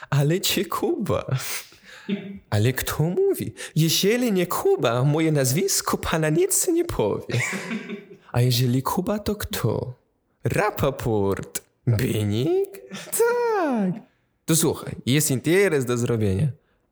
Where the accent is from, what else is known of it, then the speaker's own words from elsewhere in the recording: Góra Kalwaria, Masovian Voivodeship, Poland; zaczynałem w chórze parafialnym u siebie w Górze Kalwarii